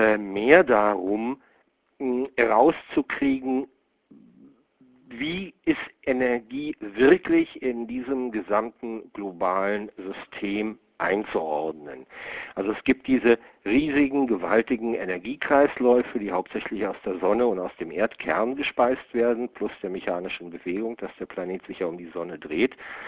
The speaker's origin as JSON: {"language": "German", "town": "Damascus", "region": "Damascus Governorate", "country": "Syria", "tie": "born or raised there", "also_born_or_lived": "Berlin", "said": "Meine Mutter aus Deutschland. Und geboren bin ich in Berlin, habe die ersten paar Jahre hier in Berlin auch verbracht und dann haben meine Eltern, da war ich etwa 5 Jahre, in Damaskus, Syrien, ein selbstständiges Ingenieurbüro eröffnet."}